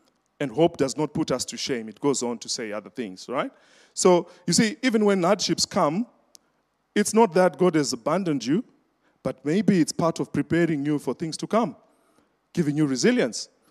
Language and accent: English; Gokwe, Midlands, Zimbabwe; So we come from Gokwe. It's a rural part. It's one of the most remotest parts of Zimbabwe. It's a semi-arid place.